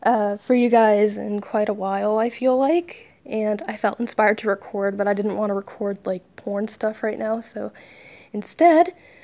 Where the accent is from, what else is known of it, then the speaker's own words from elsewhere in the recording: Florida, United States; And I'm from Florida.